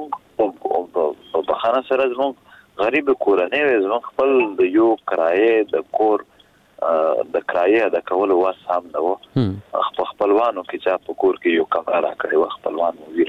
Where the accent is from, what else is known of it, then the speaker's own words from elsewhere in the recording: Khyber Pakhtunkhwa, Pakistan; مونږ د پښتونخوا خاورې یو مونږ پښتانه یو